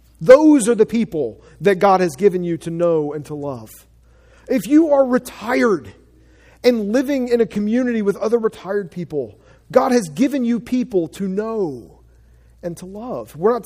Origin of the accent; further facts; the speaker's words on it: Asheville, North Carolina, United States; This is a family that I grew up with because I grew up in Asheville.